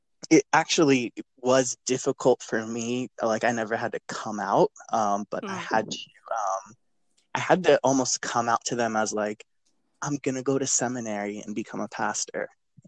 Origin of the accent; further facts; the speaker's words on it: Lancaster, Pennsylvania, United States; now in Boston, United States; Yes. I grew up in Lancaster, Pennsylvania.